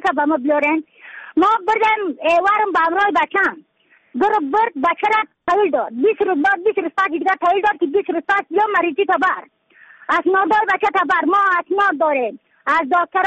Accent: Badakhshan, Afghanistan; از بدخشان هستم، مرکز بدخشان،

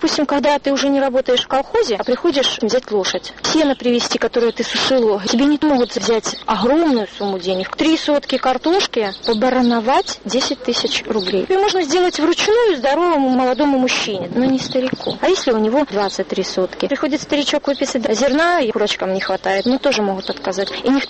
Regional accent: Russia; now in Belarus; К сожалению, я чистая россиянка, поэтому мне не суждено на белорусского.

